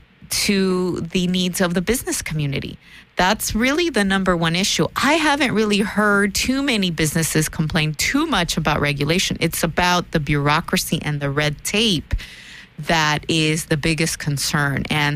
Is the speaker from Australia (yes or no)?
no; El Salvador; English is a second language; now in United States; I was born in El Salvador. I was mostly raised by my grandmother. She died when I was 10 years old. She was in our little small town in El Salvador, a community leader, a religious leader.